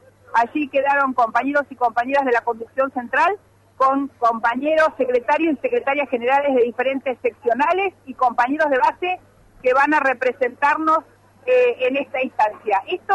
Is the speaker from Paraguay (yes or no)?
no; Río Negro, Argentina; Somos de Río Negro, hemos llegado hoy a las 6 de la mañana